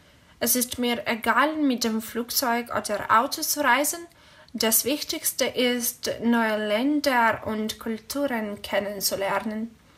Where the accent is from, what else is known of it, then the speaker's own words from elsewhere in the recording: Chernivtsi, Chernivtsi Oblast, Ukraine; German is a second language; Ich komme aus der kleinen Stadt Chernivtsi in der Ukraine. Ich lerne Deutsch